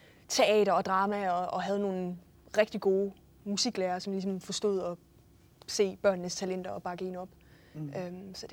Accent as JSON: {"language": "Danish", "region": "North Denmark Region", "country": "Denmark", "said": "Jeg er nordjyde."}